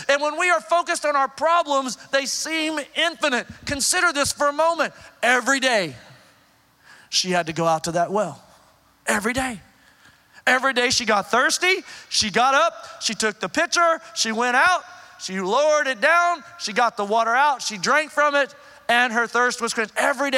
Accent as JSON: {"language": "English", "region": "Oklahoma", "country": "United States", "said": "Man, I'm from Oklahoma. And when I went to seminary East Texas."}